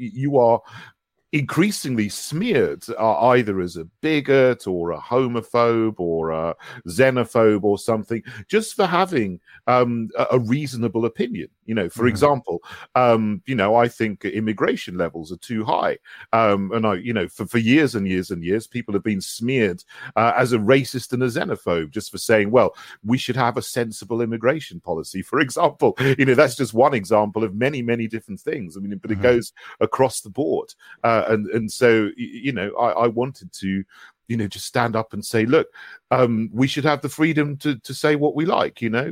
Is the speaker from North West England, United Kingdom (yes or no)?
no; South East England, United Kingdom; also born or lived in St Andrews, United Kingdom; I grew up in West Sussex. My mother was English. My father was Jamaican